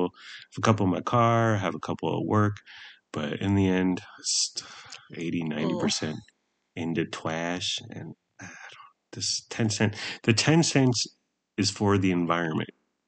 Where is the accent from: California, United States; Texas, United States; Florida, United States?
California, United States; San Diego; So I'm from the Tony suburbs in San Diego, and we had a swim and tennis club.